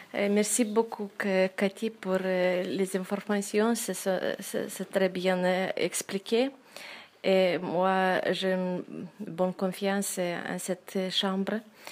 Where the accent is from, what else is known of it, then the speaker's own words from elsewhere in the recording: Moldova; French is a second language; now in France; Moi, je viens de Moldavie, mais si je suis là en France